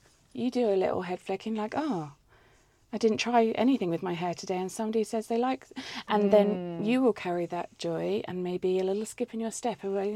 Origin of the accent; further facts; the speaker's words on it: Gosport, South East England, United Kingdom; So I grew up in Gosport.